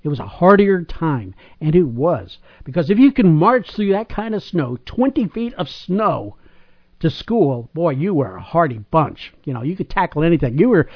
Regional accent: New Jersey, United States; I have some vivid memories of growing up in New Jersey during the wintertime.

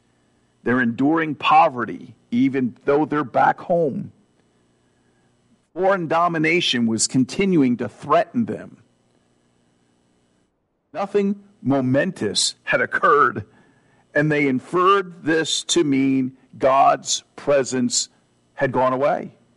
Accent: New Jersey, United States; There was, when I grew up in South Jersey, we lived not too far away from a strip of stores.

